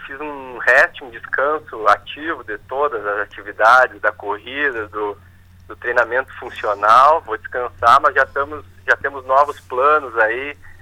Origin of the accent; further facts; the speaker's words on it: Bossoroca, Rio Grande do Sul, Brazil; Eu sou natural de Bossoroca e atualmente eu resido em Novo Hamburgo. Mas eu, toda a minha família é de Bossoroca, meus familiares, eu comecei a correr também quando estava em Bossoroca